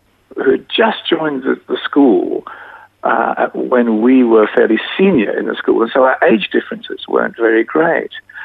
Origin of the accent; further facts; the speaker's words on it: Adelaide, South Australia, Australia; born there; Well, that's where the story began. Yes, I was born in Adelaide. I was one of twin boys.